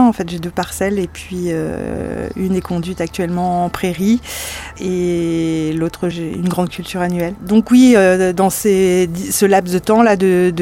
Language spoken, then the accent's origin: French; Callac, Brittany, France; born or raised there